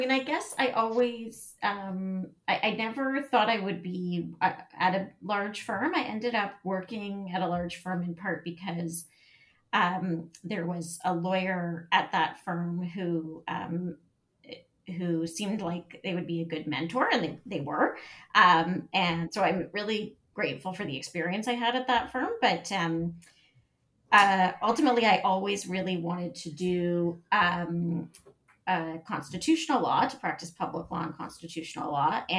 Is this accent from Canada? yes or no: yes; Toronto, Ontario, Canada; So I am from Toronto.